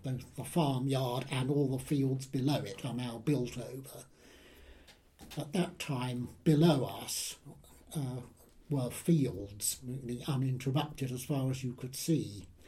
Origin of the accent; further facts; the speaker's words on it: Maldon, East of England, United Kingdom; I was born in Malden and I still live in the house where I was born in Spittle Road. I went to school in Malden at All Saints School, which was All Saints School in London Road then.